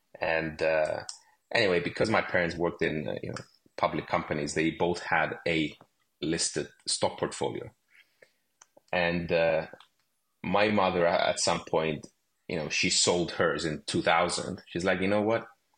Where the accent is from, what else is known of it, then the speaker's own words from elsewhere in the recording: Cyprus; I grew up in Cyprus, so. From a very different background